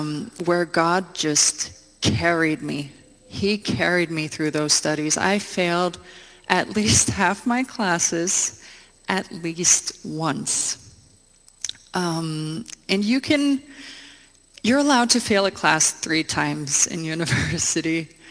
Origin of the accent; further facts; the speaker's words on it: Norway; I'm from Norway.